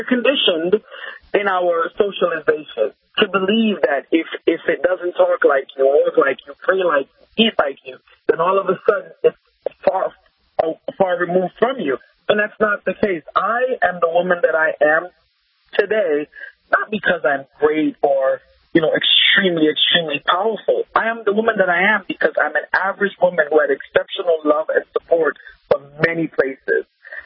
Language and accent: English; Jamaica; I grew up in Jamaica.